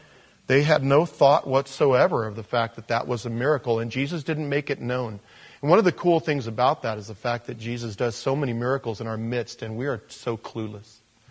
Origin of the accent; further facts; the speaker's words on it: Porterville, California, United States; I think about my hometown, Porterville, California. I know I'd just be a big failure there. Why? Everybody saw me grow up there.